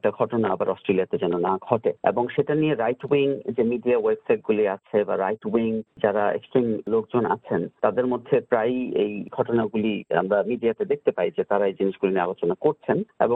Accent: Bangladesh; now in Australia; আমরা বাংলাদেশি মুসলিম

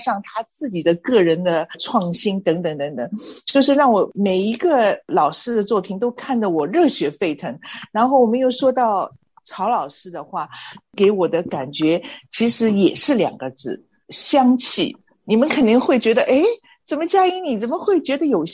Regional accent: Shanghai, China; 我注意到黄老师其实也是跟我是同乡，也是上海人

